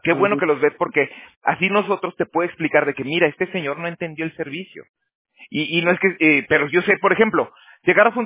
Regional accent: Mexico; moved away; yo ya tengo 12 años aquí de que me salí de México

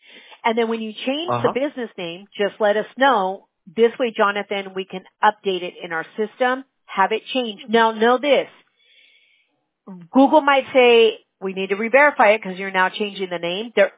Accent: California, United States; California. From Cali. Born and raised in Orange County.

